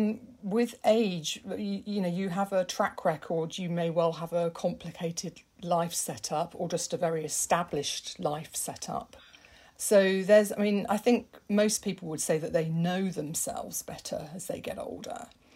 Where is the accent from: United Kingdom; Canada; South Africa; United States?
United Kingdom; I mean, although I am British, the French side of my life has been so kind of almost dominant